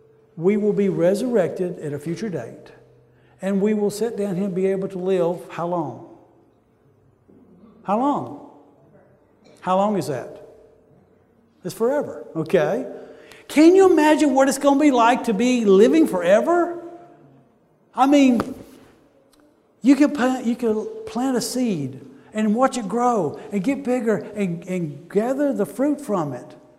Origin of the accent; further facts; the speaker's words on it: the South, United States; but I'm from the South, and we like to use these phrases like this just to kind of emphasize it.